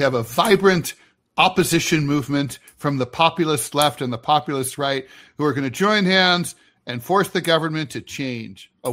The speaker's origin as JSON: {"language": "English", "town": "Dayton", "region": "Ohio", "country": "United States", "tie": "born or raised there", "said": "I mean, there was a case in my hometown in Dayton where a dude was sitting at home."}